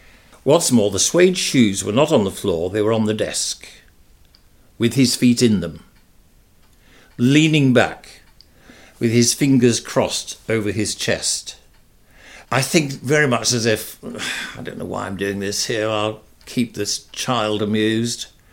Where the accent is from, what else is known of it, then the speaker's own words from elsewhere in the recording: Yorkshire and the Humber, United Kingdom; accent: Yorkshire; And I said, well, OK, if I get rid of my Yorkshire accent, what shall I?